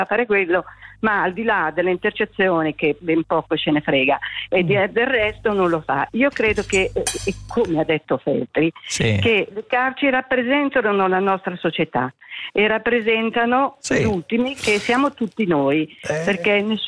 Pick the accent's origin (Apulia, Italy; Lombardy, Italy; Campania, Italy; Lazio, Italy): Lombardy, Italy; Como; Io sono di Como.